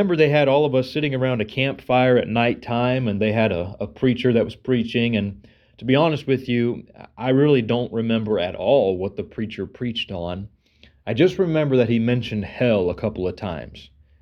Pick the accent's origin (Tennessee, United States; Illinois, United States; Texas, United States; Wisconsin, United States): Texas, United States; Powderly; I'm from Powderly, Texas, and I am an assistant pastor at Lakewood Baptist Church.